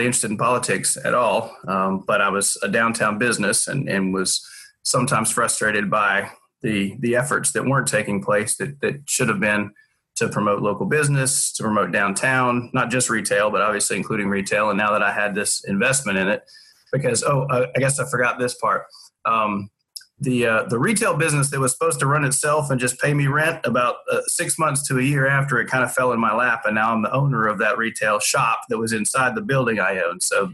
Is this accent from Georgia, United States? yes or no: yes; Hinesville, Georgia, United States; But I grew up in Hinesville, Georgia, over near Savannah. That's where there's a big military base there.